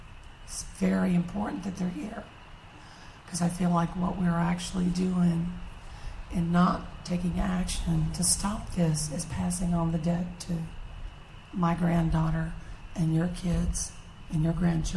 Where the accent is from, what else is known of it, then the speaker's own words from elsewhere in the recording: Houston, Texas, United States; I am from Houston, Texas.